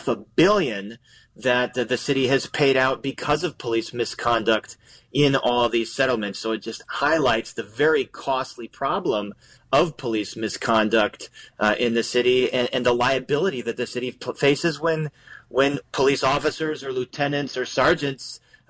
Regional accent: Oak Park, Illinois, United States; I grew up in the Oak Park area. There was a giant Sears on the corner of Harlem and Lake.

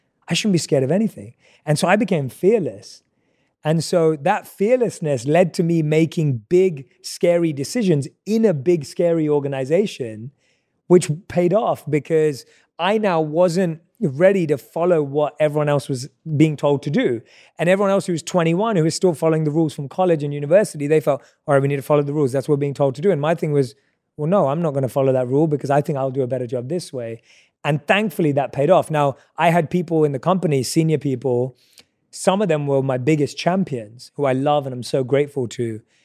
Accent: London, United Kingdom; I'm a kid growing up in London who loves music, loves movies, loves life.

